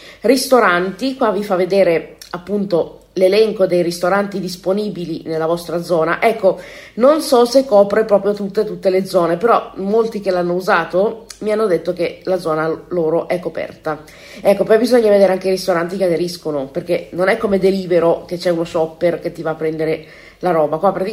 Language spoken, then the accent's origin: Italian; Como, Lombardy, Italy; io sono di Como